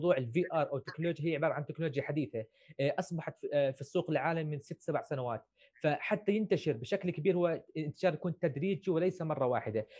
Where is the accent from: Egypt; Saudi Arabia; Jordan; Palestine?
Jordan; ففي على سبيل المثال في بلدنا الأردن